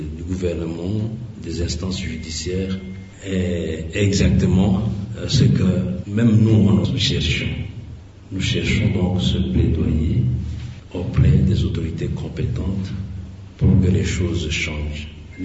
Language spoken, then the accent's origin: French; Ituri, DR Congo; chez nous, à Ituri